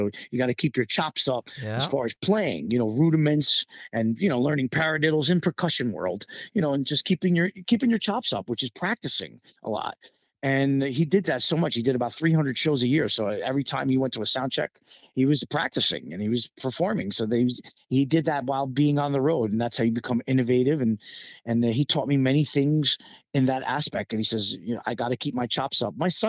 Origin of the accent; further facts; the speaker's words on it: New York City, New York, United States; You couldn't tell by now? I'm a New Yorker. New York City.